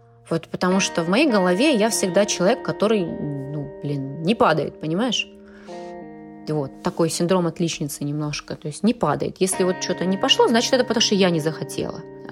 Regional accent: Kaliningrad, Kaliningrad Oblast, Russia; Я говорю, мы из Калининграда.

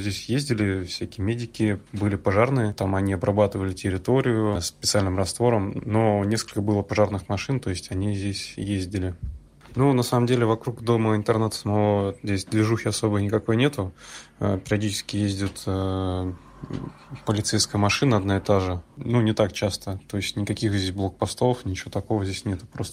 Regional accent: Moscow, Russia; я, ну, сам из Москвы сюда приехал, чтобы, ну, отсюда удаленно работать

